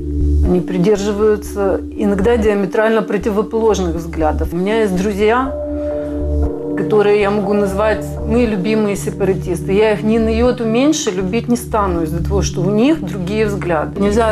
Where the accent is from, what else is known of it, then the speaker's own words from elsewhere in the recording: Odesa, Odesa Oblast, Ukraine; Я одесситка. Одесситка в третьем поколении.